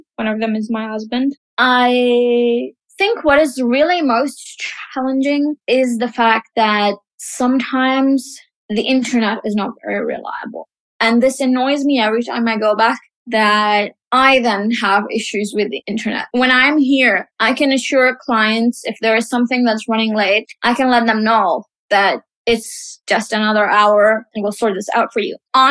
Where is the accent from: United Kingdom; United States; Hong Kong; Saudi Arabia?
Saudi Arabia; we grew up in Saudi. Yes, we did not speak Saudi Arabic at home. We spoke it with everyone outside the house.